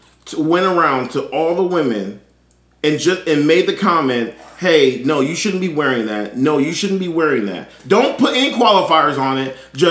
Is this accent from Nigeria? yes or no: no; Canada; I'm from Canada.